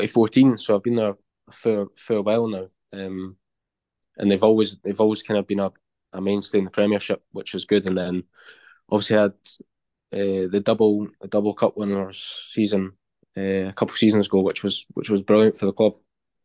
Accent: Dundee, Scotland, United Kingdom; born there; yeah, I was born in Dundee, but stay in Perth.

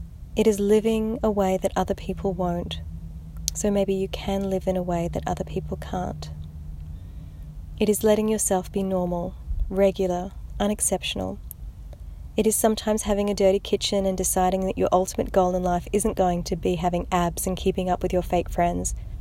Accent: Philippines; born there; my mother was from the Philippines, and I was born in the Philippines, so I would be classified as Eurasian, I guess.

